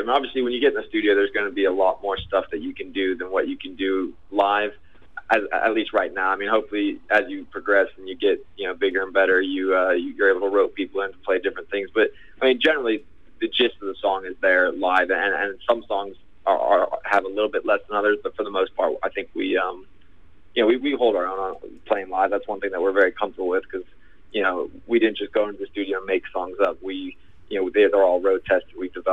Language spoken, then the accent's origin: English; San Diego, California, United States; I hope no one in San Diego, I'm from San Diego, I hope no one hears this